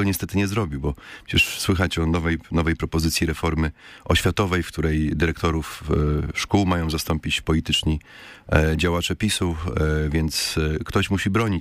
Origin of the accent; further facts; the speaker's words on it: Opole, Opole Voivodeship, Poland; realizuję się świetnie w Opolu. Jestem opolaninem od urodzenia, co zawsze podkreślam. Tu mam swoją rodzinę